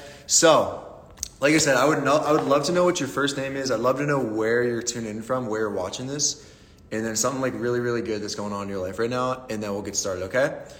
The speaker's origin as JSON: {"language": "English", "town": "Pittsburgh", "region": "Pennsylvania", "country": "United States", "said": "If you don't know who I am … I am from Pittsburgh."}